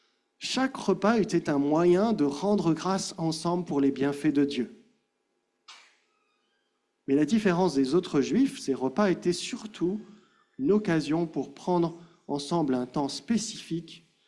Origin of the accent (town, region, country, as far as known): France